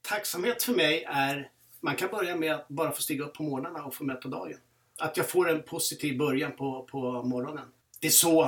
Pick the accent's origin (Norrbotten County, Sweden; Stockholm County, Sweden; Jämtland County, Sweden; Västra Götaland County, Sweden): Stockholm County, Sweden; Södertälje; moved away as an adult; som ni hör på min dialekt så kommer jag inte från Östergötland. Jag är Södertäljekille i botten, så det är en annan arbetarkommun. Flyttade ner för det 10 år sedan. Jag är en snart 60-årig kille, idrottsbakgrund.